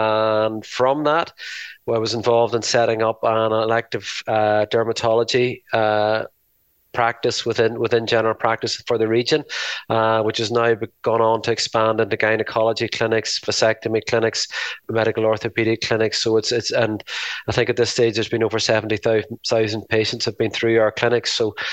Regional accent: Bellaghy, Northern Ireland, United Kingdom; Ballaghy, which is the town where I grew up in as a child. So I'm the GP of the last 25 years or so in my hometown

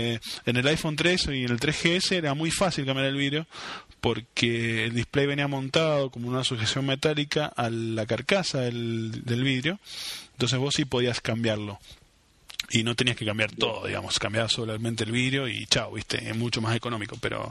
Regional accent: Argentina; Somos argentinos, papá, vivimos en Argentina.

